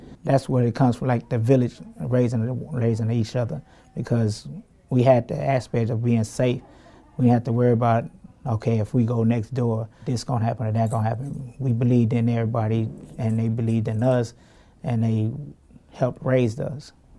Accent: Gary, Indiana, United States; I was born and raised in Gary, Indiana. I grew up on the west side of town on Clinton Street, two blocks from Westside High School.

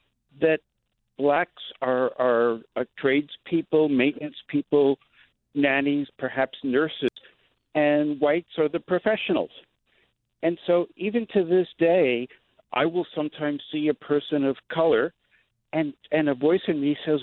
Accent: New York City, New York, United States; I grew up in New York City, but in an all-white housing project.

